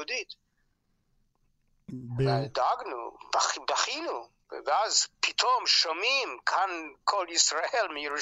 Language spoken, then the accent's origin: Hebrew; Toronto, Ontario, Canada; first language English; Hebrew is a second language; moved away as an adult; also born or lived in France; now in Israel; אני קנדי אנגלי מטורונטו. שפת האם שלי זה אנגלית, וכל ימי חיי דיברתי רק אנגלית ואחר כך עברית. לא, אני גרתי בצרפת 16 שנה. ובזכות השנים האלה אני מדבר צרפתית.